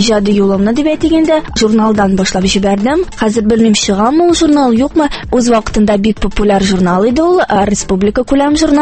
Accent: Kazan, Tatarstan, Russia; мин Казаннан, мәркәзебездән, 2-нче татар гимназиясында белем алып чыктым.

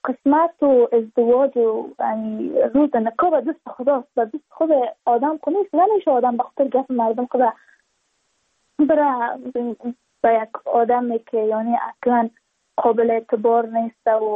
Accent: Badakhshan, Afghanistan; ما از بدخشان هستیم، یعنی منطقه دور دستش

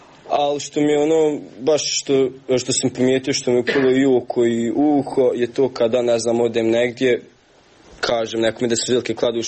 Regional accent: Bosnia & Herzegovina; Ja se predstavljam kao Bosanac i Hercegovac. Ne dijelim nikakve nacije, vjere.

